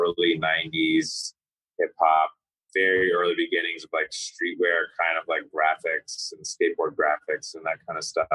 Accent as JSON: {"language": "English", "region": "California", "country": "United States", "tie": "born or raised there", "said": "growing up in California, I always had this kind of attraction to like Chicano, like lowrider community and whatnot."}